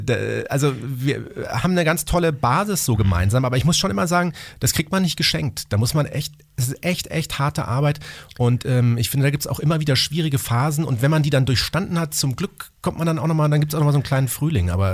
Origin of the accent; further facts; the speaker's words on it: Munich, Bavaria, Germany; Also es spielt genau da, wo ich aufgewachsen bin, in den 80er Jahren in München, direkt neben einem damals sehr berühmten Freibad